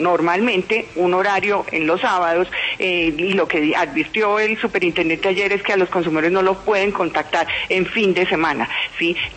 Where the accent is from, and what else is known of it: Colombia